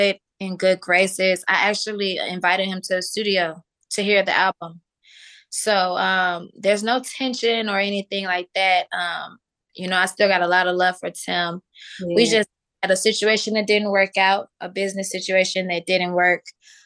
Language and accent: English; Chicago, Illinois, United States; we met, he's from Chicago, I'm from Chicago.